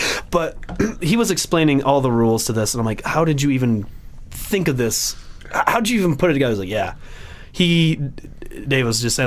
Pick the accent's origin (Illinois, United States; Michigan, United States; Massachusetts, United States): Michigan, United States; now in Colorado, United States; I mean, when I moved here from Michigan in 2012. A sour beer was a beer that you didn't drink because that means that shit went bad. So even when I post about my first sour beer experience in Colorado, all my friends from Michigan are like, what?